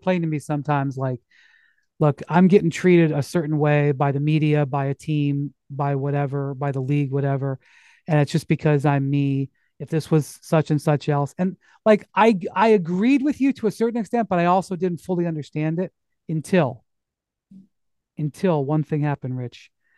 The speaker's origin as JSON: {"language": "English", "town": "Akron", "region": "Ohio", "country": "United States", "said": "And I mean, I'm from Akron."}